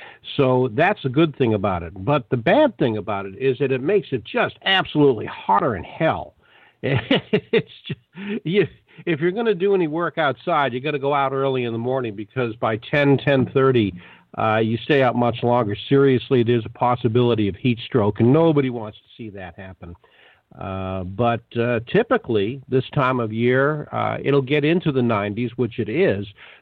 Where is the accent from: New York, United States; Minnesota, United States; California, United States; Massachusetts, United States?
Massachusetts, United States; Boston; Yeah, growing up in Boston, same way.